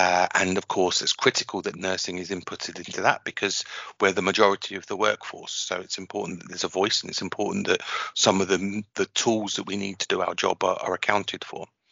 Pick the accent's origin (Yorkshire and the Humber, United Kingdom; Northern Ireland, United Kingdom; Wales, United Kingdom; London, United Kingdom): London, United Kingdom; And of course it was London, and I'm from London, so it gave me a chance to be at home for a bit.